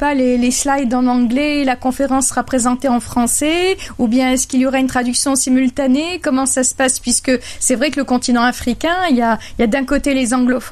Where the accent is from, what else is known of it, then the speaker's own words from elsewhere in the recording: Tunisia; et qui va se passer chez nous, en Tunisie.